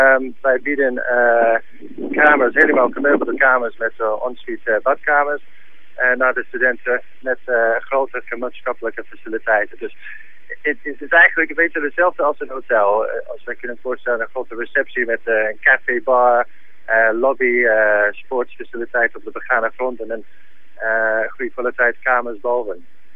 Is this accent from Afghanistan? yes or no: no; Scotland, United Kingdom; now in Netherlands; Ja, dat komt uit Schotland, waar ik vandaan kom, als ik eerlijk ben.